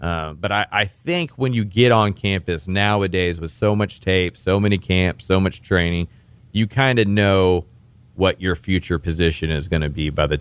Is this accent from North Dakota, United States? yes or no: no; Houston, Texas, United States; also born or lived in Austin; So I was born in Austin, but I moved to Houston. I lived there between the ages of 4 and 13. So Houston is near and dear to my heart. I consider myself a Houstonian.